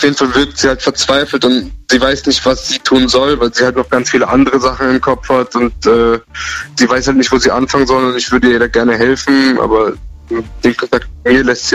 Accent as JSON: {"language": "German", "town": "Gondelsheim", "region": "Baden-Württemberg", "country": "Germany", "said": "Ich komme aus Gondelsheim."}